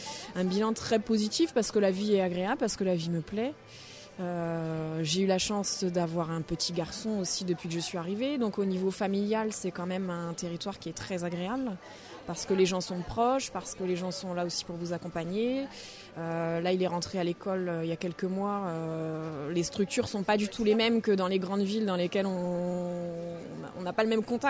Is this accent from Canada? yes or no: no; Grand Est, France; moved away; Je suis native de la Champagne-Ardenne, donc j'ai cherché à me déplacer dans la deuxième partie de la France, on va dire en dessous de Clermont, en dessous de Lyon.